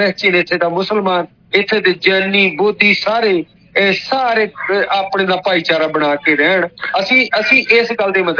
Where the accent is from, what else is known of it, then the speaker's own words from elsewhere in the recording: Punjab, India; ਅਸੀਂ ਪੰਜਾਬੀ ਹਾਂ ਬਈ।